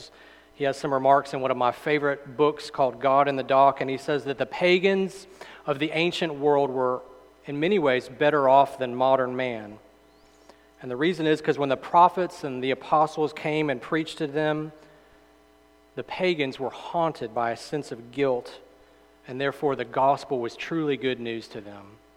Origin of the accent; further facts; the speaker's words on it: Mississippi, United States; now in Alabama, United States; growing up in Mississippi, I love to drive in the rural parts. And even here in North Alabama